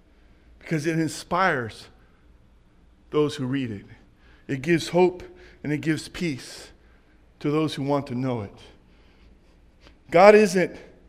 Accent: Jackson, California, United States; I grew up in Jackson, California. Anybody familiar with Jackson, California?

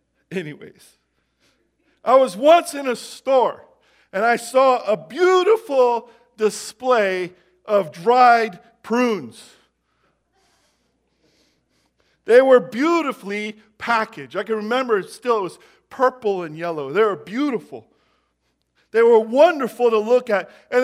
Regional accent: Jackson, California, United States; I grew up in Jackson, and I lived with my grandma for about 4 years, just outside of Jackson on Clinton Road

